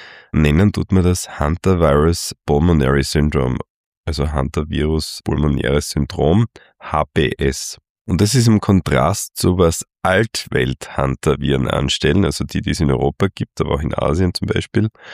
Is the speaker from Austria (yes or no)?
yes; Styria, Austria; Ich bin in einer Gegend in Österreich aufgewachsen, in der Steiermark, wo es doch recht viele Pumala-Virusinfektionen gibt.